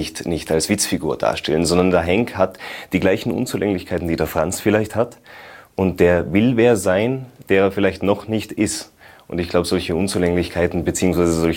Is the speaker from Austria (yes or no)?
yes; Tyrol, Austria; Generell als Tiroler Schauspieler, als junger Tiroler Schauspieler bei den Volksschauspielen mitzuwirken, ist eine große Freude und eine große Ehre.